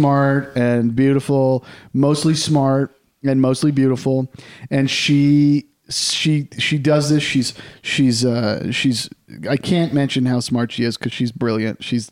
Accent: United Kingdom; Because I'm British.

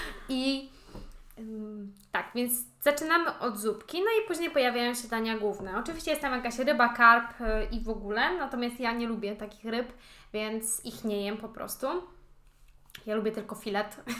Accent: Kuyavian-Pomeranian Voivodeship, Poland; Ja jestem z Kujaw za to, więc to jest takie...

